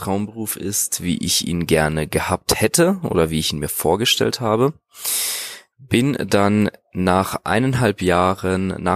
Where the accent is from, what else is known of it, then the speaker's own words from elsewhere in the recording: Offenburg, Baden-Württemberg, Germany; Ich komme ursprünglich aus Offenburg, lebe da auch schon mein gesamtes Leben.